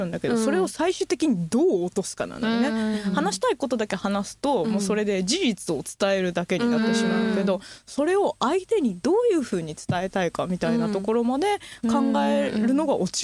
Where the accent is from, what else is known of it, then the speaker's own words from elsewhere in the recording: Kansai, Japan; now in Tokyo, Japan; 東京でずっと東京の友達と喋ってる時と、うん、地元に帰って喋る友達との話って、うん、全然テンポ感が違くて、めっちゃめちゃ早いんですよね、関西の人って。